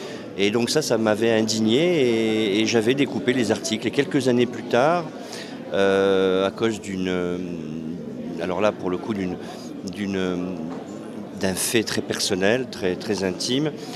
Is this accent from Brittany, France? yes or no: no; Hauts-de-France, France; parce que je suis d'origine du Nord, comme vous l'avez précisé, mais je suis aussi un fils d'ouvrier.